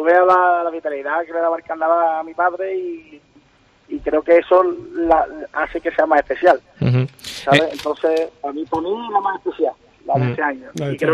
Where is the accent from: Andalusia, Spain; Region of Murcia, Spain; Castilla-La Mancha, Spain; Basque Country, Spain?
Andalusia, Spain; Cádiz; Se canta en Cádiz, se exporta desde Cádiz, soy de Cádiz.